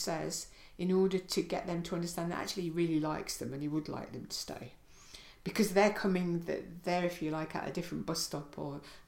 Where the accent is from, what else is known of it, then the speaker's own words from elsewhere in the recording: England, United Kingdom; And yet I'm English, and I like this positive side.